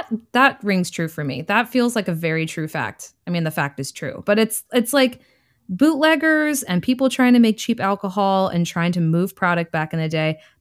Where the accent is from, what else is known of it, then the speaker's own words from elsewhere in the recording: United States; I'm not a Spanish speaker. I apologize for not using a Spanish accent as an American person.